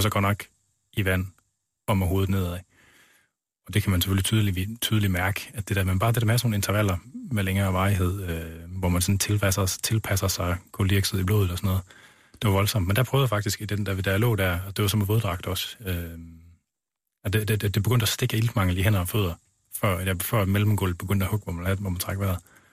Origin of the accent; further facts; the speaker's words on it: West Jutland, Denmark; Jeg kommer selv fra Vestkysten af oprindelig, og jeg har også en ting med havet